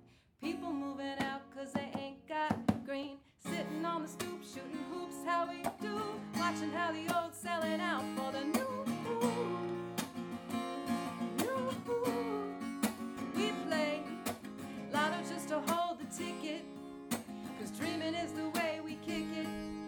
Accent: Bronx, New York, United States; I grew up

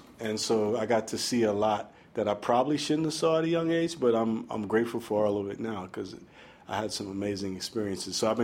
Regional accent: Brooklyn, New York, United States; I was born in 1963, Kings County Hospital.

